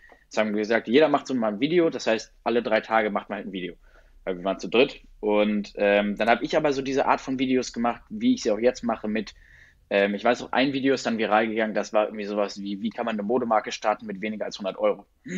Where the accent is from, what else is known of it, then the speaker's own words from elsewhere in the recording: Hannover, Lower Saxony, Germany; Also ich komme aus Hannover, für alle, die es nicht wissen.